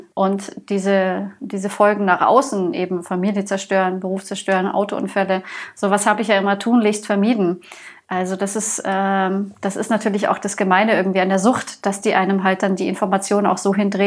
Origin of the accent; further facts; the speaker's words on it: Bavaria, Germany; ich komme hier aus Bayern, Bier ist ein Grundlebensmittel sozusagen.